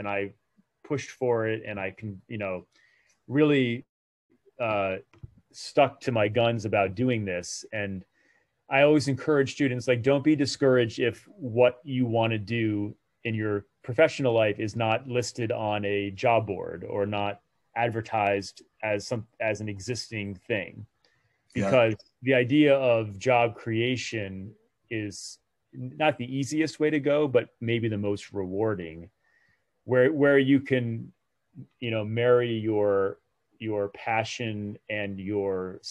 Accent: Rhode Island, United States; To me, North Dakota was the most fascinating, exotic place in the country. growing up in Rhode Island, because you never saw a North Dakota license plate

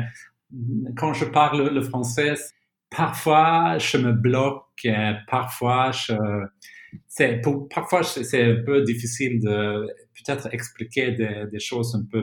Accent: Sweden; first language Swedish; French is a second language; ma langue maternelle, c'est le suédois. Une autre langue que je parle, c'est l'anglais.

